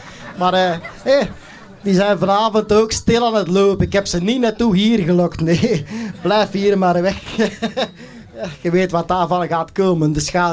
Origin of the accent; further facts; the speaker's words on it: Belgium; Hey, maar bij ons in Belgeland heb je wel veel meer tamboes voorop lopen dan hier, hè.